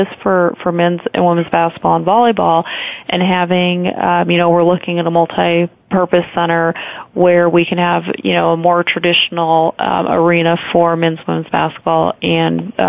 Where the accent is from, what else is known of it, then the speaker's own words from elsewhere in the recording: Colorado, United States; And I'm from Colorado, so I'll adjust to the weather there.